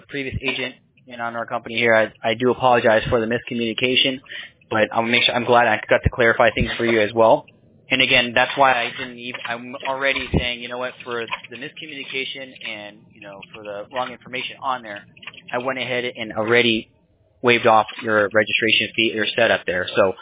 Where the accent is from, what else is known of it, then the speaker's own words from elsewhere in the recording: Bronx, New York, United States; born there; now in Tampa, United States; But I was born in the Bronx, New York.